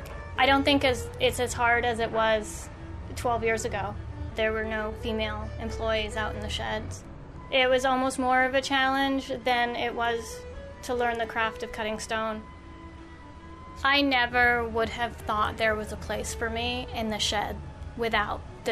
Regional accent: Barre, Vermont, United States; I'm from Barrie, Vermont, born and raised.

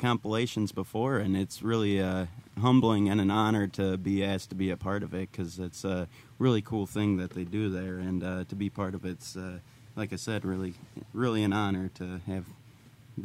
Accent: Brainerd, Minnesota, United States; also born or lived in Twin Cities; I was born in the Twin Cities and mm-hmm. spent most of my life in the Brainerd area.

